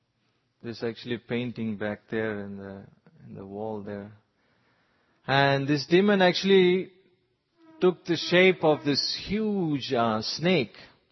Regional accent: India; I'm from India, I could easily understand this example.

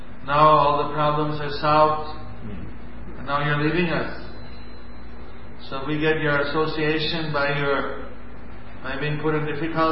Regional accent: Wisconsin, United States; born there; also born or lived in Rhode Island; I was born in Wisconsin, so ISKCON is there. Wisconsin.

